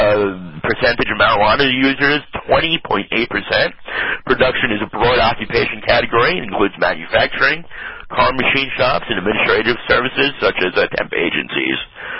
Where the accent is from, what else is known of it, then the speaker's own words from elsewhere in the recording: New York, United States; I cannot wait to vote for her as a New Yorker.